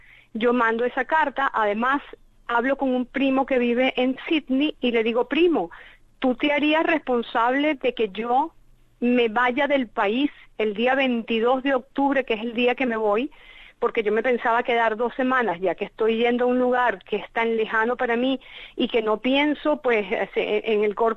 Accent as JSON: {"language": "Spanish", "country": "Venezuela", "said": "soy venezolana"}